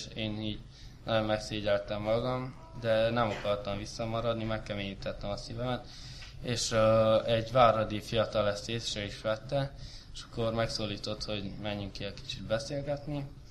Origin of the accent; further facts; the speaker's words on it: Zalău, Sălaj, Romania; a Zilai Baptista gyülekezetből jöttem el ide, ott lakunk már, ott nőttem fel a gyülekezetbe